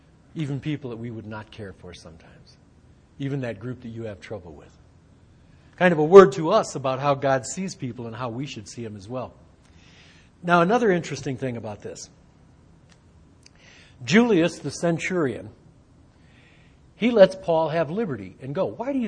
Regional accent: United States; Being an American, you know, I have trouble with Islam

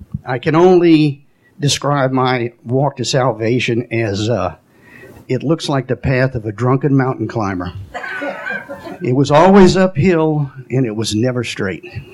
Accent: Irving, Texas, United States; born there; I was born in 1951 in Irving, Texas. I was one of six kids. I have three brothers, two sisters.

